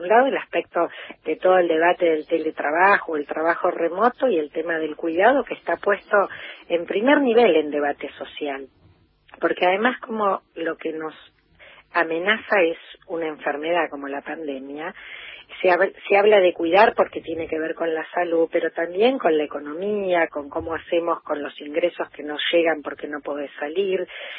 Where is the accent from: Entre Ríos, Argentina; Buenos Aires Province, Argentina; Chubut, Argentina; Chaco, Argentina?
Buenos Aires Province, Argentina; La Plata; Yo en La Plata, yo soy platense.